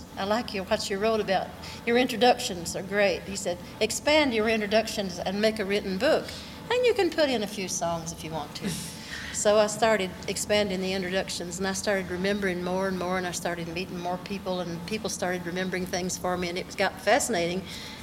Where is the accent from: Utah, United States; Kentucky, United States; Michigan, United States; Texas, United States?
Kentucky, United States; No, I'm from Kentucky, and this is the way what we said it.